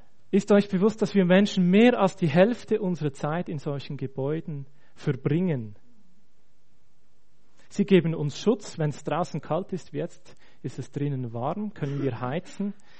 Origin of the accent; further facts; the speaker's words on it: Switzerland; aber auch bei uns in der Schweiz